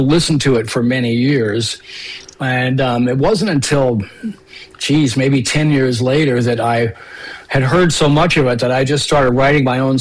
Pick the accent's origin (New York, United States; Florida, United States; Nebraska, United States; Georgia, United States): Florida, United States; also born or lived in Canada; You know, I was born in Canada, yeah. So the short story is my family moved to Florida when I was like nine, so I kind of grew up there.